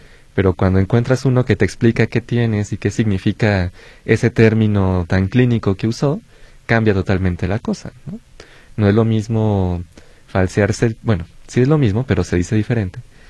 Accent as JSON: {"language": "Spanish", "country": "Mexico", "accent": "cantadito", "said": "en otros lugares del país definen nuestro acento como cantadito."}